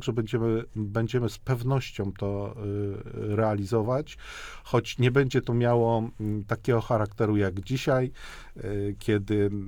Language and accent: Polish; Łódź, Łódź Voivodeship, Poland; Ja pochodzę z Łodzi, nie wystarczy to pani.